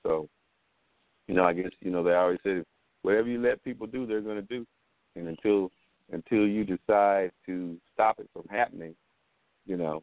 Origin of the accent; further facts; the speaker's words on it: Indiana, United States; It reminds me of when I was young growing up in Indiana.